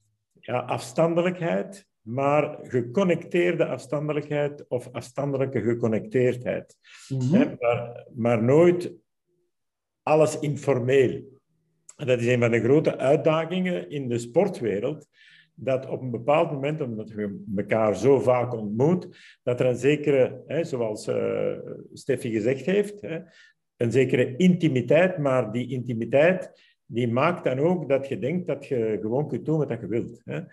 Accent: Belgium; En natuurlijk, wij als Belgen

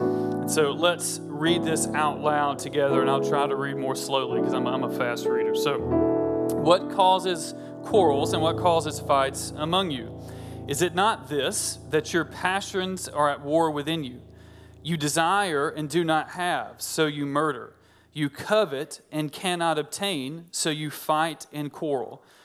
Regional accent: Alabama, United States; now in New Orleans, United States; So first, there's a great delicacy here in New Orleans now that I've moved here. I'm originally from Northeast Alabama, and it's pronounced a couple of different ways.

